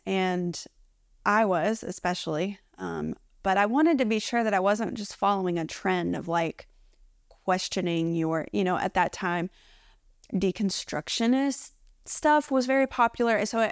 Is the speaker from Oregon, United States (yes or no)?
no; Kentucky, United States; also born or lived in Tennessee; I'm from Kentucky, so if anyone is watching who is a Wildcat, you can send me a message, let me know where you're from. But I've been living in Tennessee now for the past about 15 years.